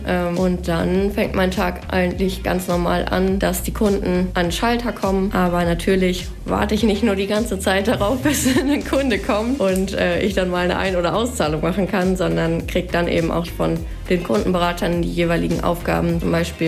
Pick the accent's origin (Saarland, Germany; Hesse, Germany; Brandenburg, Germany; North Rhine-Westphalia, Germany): North Rhine-Westphalia, Germany; Hüllhorst; Ich komme aus Hüllhorst